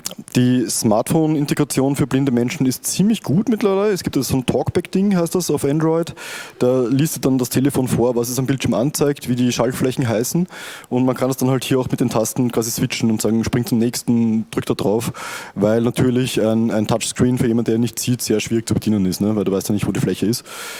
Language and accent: German; Vienna, Austria; ich komme aus Wien.